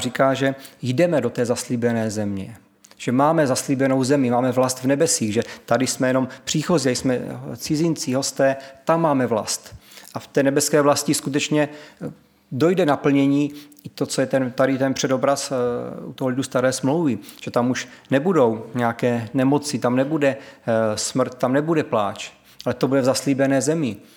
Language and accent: Czech; Moravia, Czechia; Jsme my Izraelci? Nejsme. My jsme Moraváci, že?